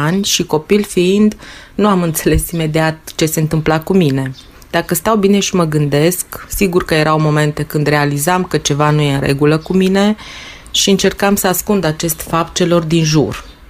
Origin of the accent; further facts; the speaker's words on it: Turda, Cluj County, Romania; sunt din Turda, județul Cluj